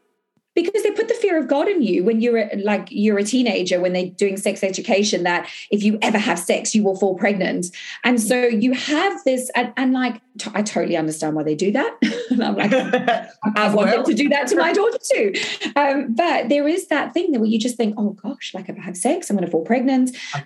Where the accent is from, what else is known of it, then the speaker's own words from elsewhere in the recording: South Africa; So I'm not a vegan, I'm South African.